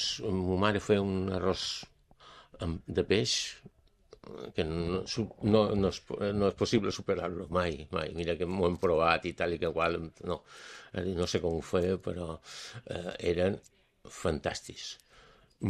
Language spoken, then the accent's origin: Catalan; Palma, Balearic Islands, Spain; born there; 2 anys vaig néixer jo, a Santa Catalina, no hi havia Sondureta, no hi havia res